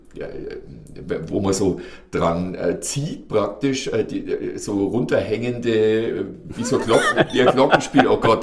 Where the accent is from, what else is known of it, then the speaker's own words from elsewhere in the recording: Bavaria, Germany; Du kommst ja von woanders, du kommst aus dem Süden, ich komme aus dem Norden Bayerns.